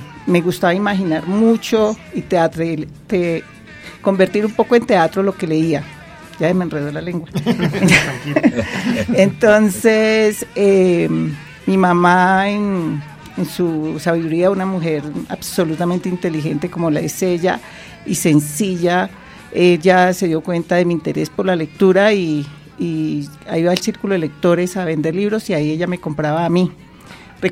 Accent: Buga, Valle del Cauca, Colombia; De ahí continué pues mi vida de una muchacha de provincia. Yo soy de Buga

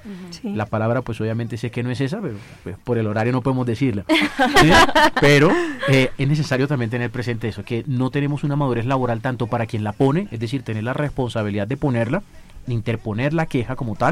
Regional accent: Caribbean coast, Colombia; accent: costeño; incluso mi acento me delata, de pronto no le gustan los costeños

